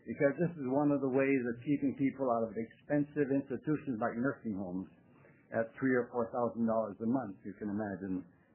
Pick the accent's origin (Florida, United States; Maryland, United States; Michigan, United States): Florida, United States; now in Linn County, United States; I'm a newcomer to Oregon. Just been here about 4 months, okay? And I come from Florida. Right now I live in Linn County.